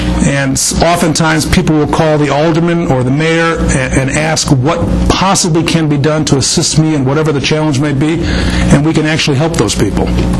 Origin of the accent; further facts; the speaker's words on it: Geneva, United States; I grew up in Geneva